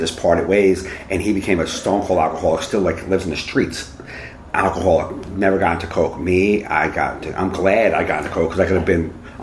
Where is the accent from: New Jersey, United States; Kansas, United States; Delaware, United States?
New Jersey, United States; Jersey City; I grew up in Jersey City, which is right across from mm-hmm. Manhattan. It's like a ghetto. I grew up in an inner city.